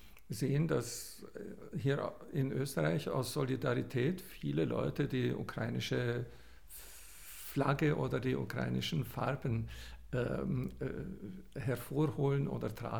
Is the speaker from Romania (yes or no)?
yes; Romania; now in Graz, Austria; dann war meine Heimatstadt auch nicht in Ungarn, sondern in Rumänien.